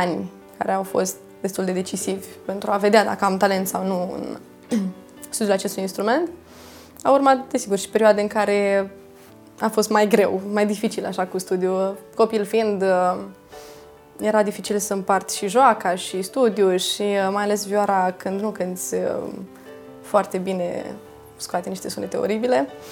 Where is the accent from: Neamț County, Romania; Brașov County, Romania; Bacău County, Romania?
Neamț County, Romania; Piatra Neamț; M-am născut la Piatra Neamț, mai precis la Târgu Neamț. Copilăria toată am avut-o la Piatra Neamț. Sunt din familie de muzicieni, ambii părinți sunt muzicieni și dascăli în același timp.